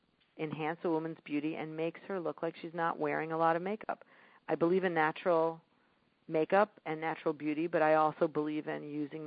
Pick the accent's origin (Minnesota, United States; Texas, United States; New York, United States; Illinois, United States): Illinois, United States; Chicago; I am from Chicago, and I was brought up early on that it's really important to help other people.